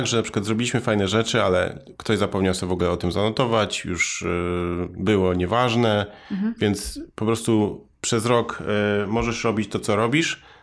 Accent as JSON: {"language": "Polish", "town": "Łowicz", "region": "Łódź Voivodeship", "country": "Poland", "tie": "born or raised there", "said": "Poznałem bardzo fajnego startupera z mojego rodzinnego miasta, Łowicza."}